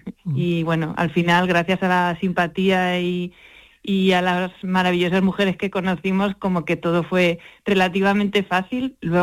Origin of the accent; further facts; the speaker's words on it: Madrid, Community of Madrid, Spain; born there; vivimos en Madrid, pero bueno, Carlota es de un pueblo muy pequeñito de Cuenca, Arcas del Villar, y yo, bueno, ya nací en Madrid, pero sí que mi madre es de Jaén y mi padre es de Granada